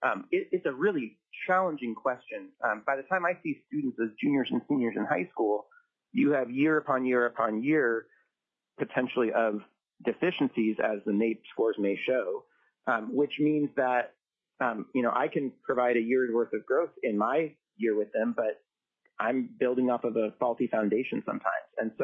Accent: Anchorage, Alaska, United States; I'm a lifelong Alaskan. I grew up in Anchorage and graduated from A.J. Diamond High School, where I met my wife, Lindsay.

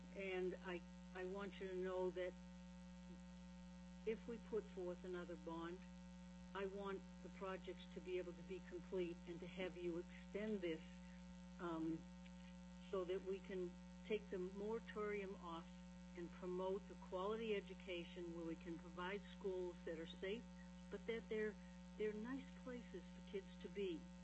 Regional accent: Alaska, United States; I come from the Kenai Peninsula, and I support House Bill 350.

